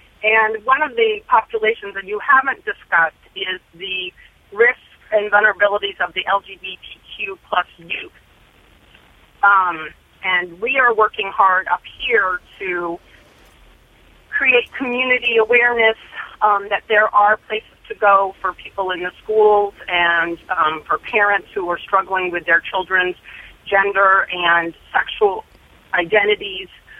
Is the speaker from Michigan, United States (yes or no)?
no; Oxford, Ohio, United States; I'm from Oxford, Ohio